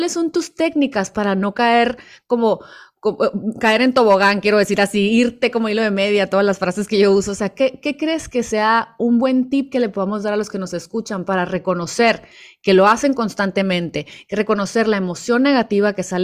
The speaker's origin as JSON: {"language": "Spanish", "country": "Mexico", "said": "pero yo, pues como mexicana, pues sabemos que ahí vienen las posadas"}